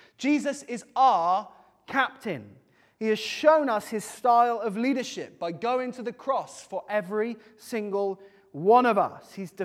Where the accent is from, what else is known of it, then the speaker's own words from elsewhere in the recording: United Kingdom; I am British. I am dangerously reasonable.